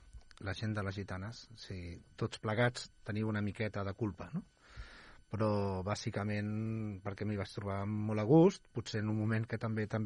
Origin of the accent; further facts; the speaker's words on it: Mollet del Vallès, Catalonia, Spain; però nosaltres som de Mollet, hem de deixar-ho clar